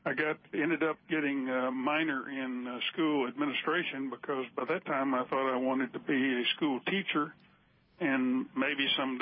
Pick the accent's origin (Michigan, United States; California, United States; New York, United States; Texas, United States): Texas, United States; Stamford; Well, I was from Stamford. I was born and raised east of Stamford in the Urkstall community, rural community.